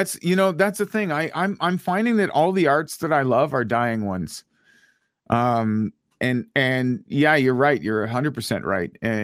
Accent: Ottawa, Ontario, Canada; because he's from Ottawa, right? My hometown.

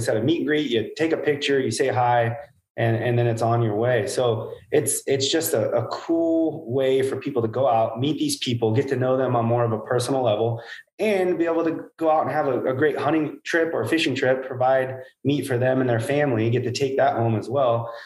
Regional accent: Hamper, California, United States; You know, I'm from Hamper, California, basically the armpit of California.

